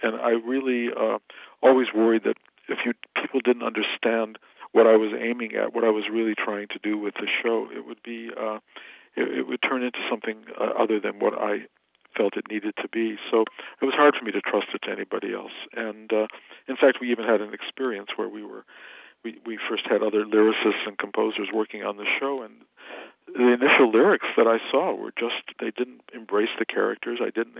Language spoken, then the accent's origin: English; Detroit, Michigan, United States; And when I came to Detroit at one point to do an interview about Ghost, which Detroit being my hometown